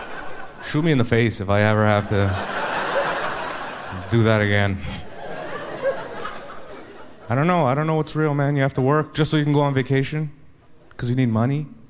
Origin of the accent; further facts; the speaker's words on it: India; Like, I'm an Indian guy, born and raised.